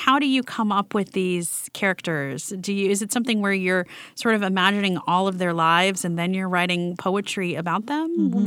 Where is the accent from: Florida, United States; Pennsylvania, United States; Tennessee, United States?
Florida, United States; As someone who had a Southern, and you know, growing up in Florida, there was a lot I did not learn about Florida and Florida's racist history